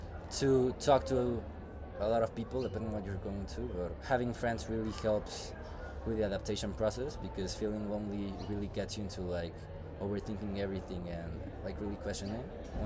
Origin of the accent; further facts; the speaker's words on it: Mexico; now in United States; Because at least I'm from Mexico, and in Mexico, the culture, like the people socially and the culture is really different from the US.